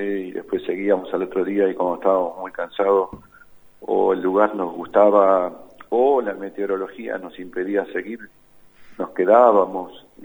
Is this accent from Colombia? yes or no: no; Argentina; como éramos argentinos y el avión era de matrícula argentina